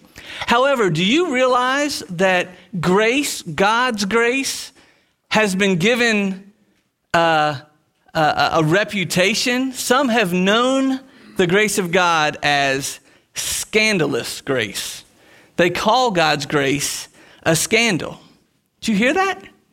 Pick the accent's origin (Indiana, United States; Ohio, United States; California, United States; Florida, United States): Florida, United States; I'm a Southern boy. I was raised in Florida, but I was raised by Yankee parents. My mom and dad moved down in 1970 from Pennsylvania, the Philadelphia area.